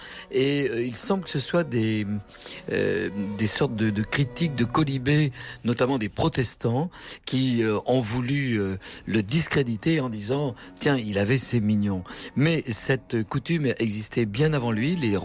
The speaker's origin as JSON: {"language": "French", "region": "Pyrenees", "country": "France", "said": "personnellement, je suis originaire du sud-ouest et des Pyrénées."}